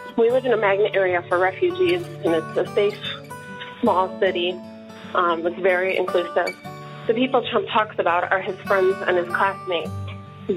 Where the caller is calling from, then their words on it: Harrisonburg, Virginia, United States; I'm calling from Harrisonburg, Virginia.